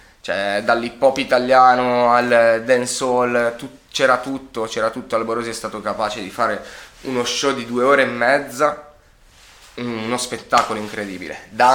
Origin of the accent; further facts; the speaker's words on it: Buccinasco, Lombardy, Italy; io vengo da Buccinasco, una piccola città, piccolo paesino a Milano, nel sud di Milano